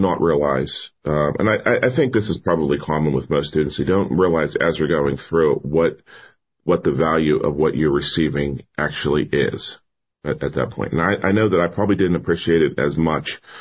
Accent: Natrona Heights, Pennsylvania, United States; I grew up in Natrona Heights. I am a product of Catholic school. I went to Catholic school from kindergarten all the way through St. Vincent College

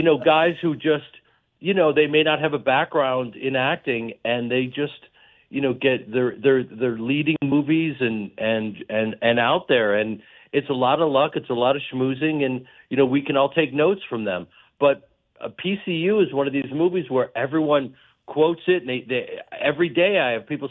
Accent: Chicago, Illinois, United States; I'm from this town, I'm from Chicago, yeah, the Midwest, where we have this incredible community.

